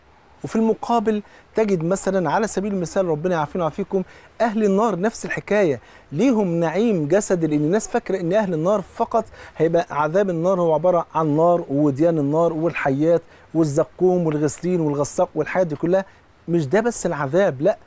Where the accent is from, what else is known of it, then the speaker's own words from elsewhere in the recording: Egypt; زي بيقولوا في المثل كده عندنا في مصر بصلة المحب خروف